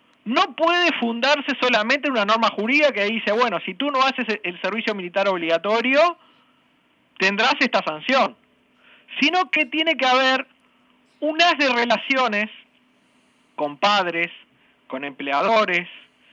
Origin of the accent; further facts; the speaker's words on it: Uruguay; y a mí como uruguayo